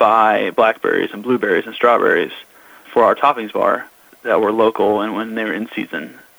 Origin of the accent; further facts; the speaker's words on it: Kentucky, United States; Because we are from Kentucky, we really, from the beginning, we wanted to do as much of the buying of our produce and milk and everything that we could within Kentucky.